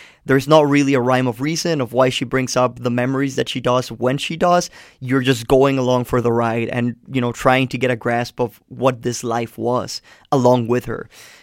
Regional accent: Colombia; I didn't grow up in the United States. I'm from Colombia.

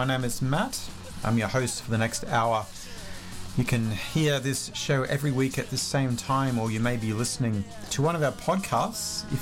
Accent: Australia; now in Canada; I record this show here in Canada, in British Columbia. And I grew up in Australia

